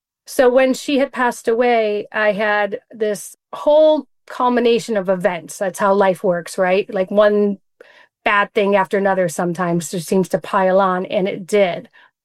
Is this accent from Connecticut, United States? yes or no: no; New York, United States; So I was born and raised in Central New York.